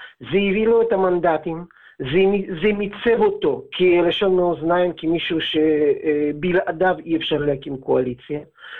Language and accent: Hebrew; Latvia; now in Israel; אני עולה די ותיק, לפני כ-30 שנה, אבל כן, לפני 30 שנה עליתי מברית המועצות.